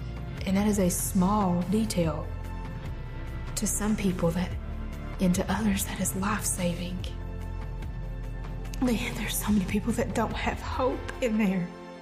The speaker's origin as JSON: {"language": "English", "region": "Kentucky", "country": "United States", "said": "I'm from Eastern Kentucky. I grew up in a small family."}